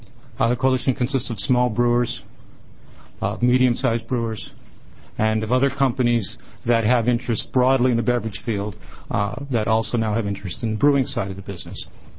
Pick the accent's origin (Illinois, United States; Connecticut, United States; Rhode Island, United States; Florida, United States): Connecticut, United States; And I'm here today from Connecticut. I'm happy to be in your fine state. I have to say I'm from the state that just produced the national champion women's basketball team.